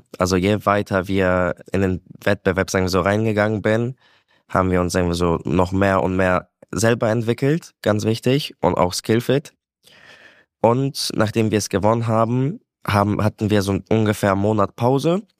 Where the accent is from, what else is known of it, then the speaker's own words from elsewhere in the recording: Poland; now in Germany; ich komme aus Polen und ich weiß schon, als ich noch in Polen gelebt habe